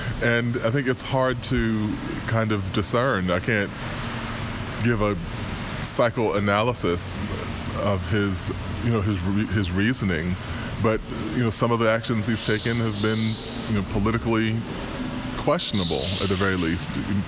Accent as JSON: {"language": "English", "region": "New York", "country": "United States", "tie": "born or raised there", "said": "and I'm a New Yorker, native New Yorker"}